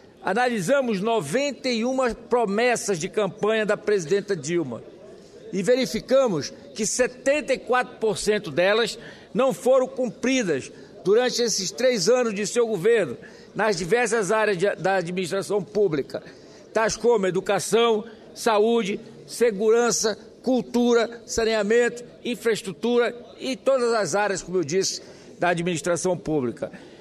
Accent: Pará, Brazil; existe uma médica lá do meu estado do Pará

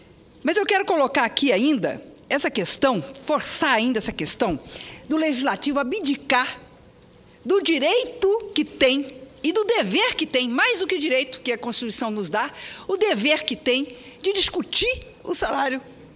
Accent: Mato Grosso do Sul, Brazil; Campo Grande é a capital de Mato Grosso do Sul, é o estado de onde eu venho.

